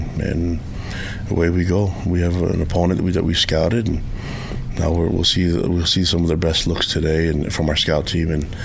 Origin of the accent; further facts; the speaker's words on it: Laie, Hawaii, United States; also born or lived in Tonga / Provo, Utah; But I do remember Hawaii, and I grew up in Laie and have tons of family out there. And so, went to preschool and Laie Elementary, and so I grew up there, and I have family there.